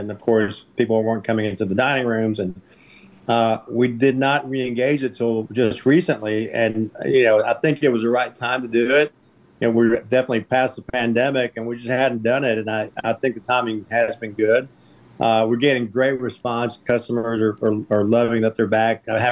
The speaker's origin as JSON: {"language": "English", "region": "Mexico City", "country": "Mexico", "said": "You know, I'm from Mexico City. I didn't know breakfast tacos in Mexico either."}